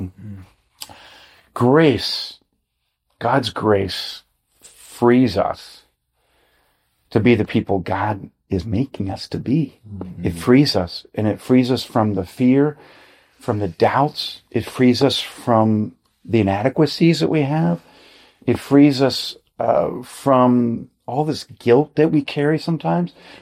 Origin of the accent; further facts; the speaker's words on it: Mexico; I come from Mexico, man. What can I say?